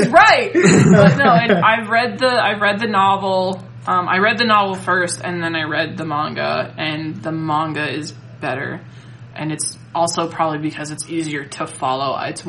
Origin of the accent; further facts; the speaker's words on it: United States; this might just be because I'm American